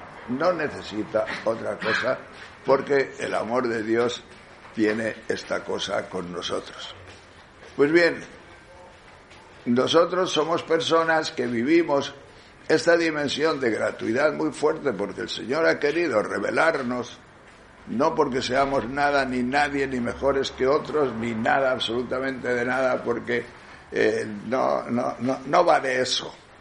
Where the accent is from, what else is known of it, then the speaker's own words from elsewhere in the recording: Tejerina, Castile and León, Spain; Yo no he perdido el cariño de pequeño que tenía a esta fiesta, que en mi pueblo Tejerina siempre se ha celebrado con mucha fuerza. Un pueblo pequeño